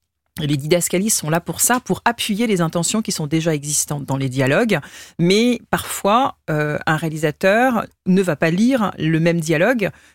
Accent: Île-de-France, France; puisque moi, j'ai grandi dans l'Essonne.

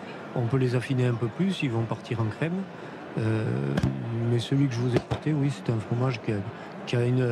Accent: Occitanie, France; on dit beurré chez nous en Aveyron.

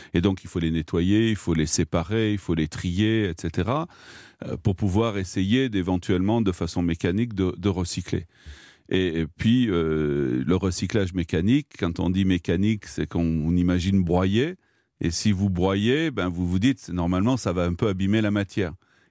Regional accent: Marseille, Provence-Alpes-Côte d'Azur, France; en tant que Marseillais, on est sur un bateau

